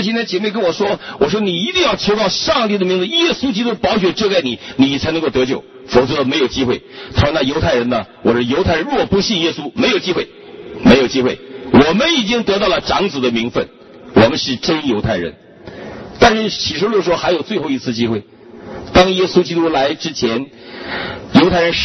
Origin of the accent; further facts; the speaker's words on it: China; 我生在中国，生长在这一个贫穷的地方和家庭